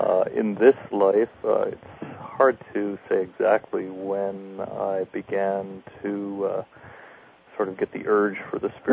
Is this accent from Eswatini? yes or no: no; Ontario, Canada; moved away as an adult; also born or lived in United States / British Columbia; Well, I was born in the States, but moved up with my family to Canada when I was young. Grew up mostly in Ontario, and then in my early 20s moved to British Columbia.